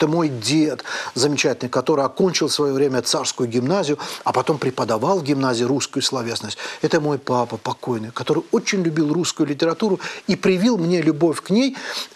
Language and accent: Russian; Baku, Azerbaijan; Russian is a second language; moved away as an adult; я не русский человек по рождению, я азербайджанец. И родился, и до 40 лет жил в городе Баку.